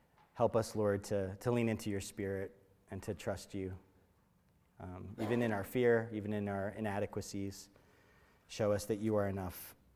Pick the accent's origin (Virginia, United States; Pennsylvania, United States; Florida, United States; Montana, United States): Pennsylvania, United States; Philadelphia; last year was exciting. I was from Philly. The Eagles won.